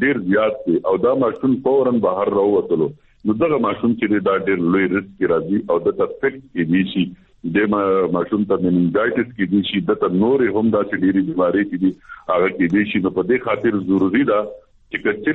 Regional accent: Khyber Pakhtunkhwa, Pakistan; ز خپل د خیبر د قبایلی سره سره تعلق ساتم زموږ وطن د غتیرا زموږ وطن دی زور چکر تکل کلا

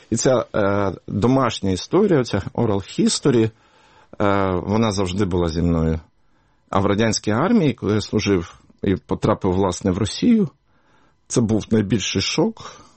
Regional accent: Zhytomyr Oblast, Ukraine; до 3 років я не говорив українською. З 3 років я знову жив, народився на Житомирщині. От, 3 роки повернувся на Житомирщину.

